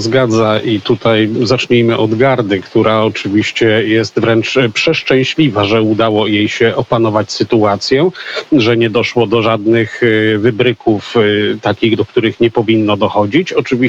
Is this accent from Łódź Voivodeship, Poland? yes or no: yes; Łódź, Łódź Voivodeship, Poland; nie jestem z gór, pochodzę z centralnej Polski